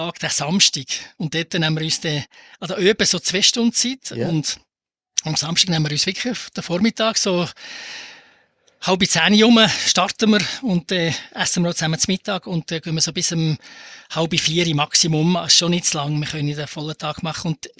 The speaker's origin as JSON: {"language": "German", "country": "Switzerland", "said": "Wir müssen uns auch nicht überfordern, wir sind Schweizer"}